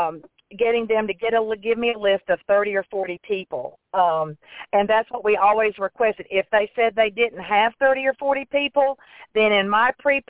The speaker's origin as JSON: {"language": "English", "region": "Georgia", "country": "United States", "said": "I'm from South Georgia"}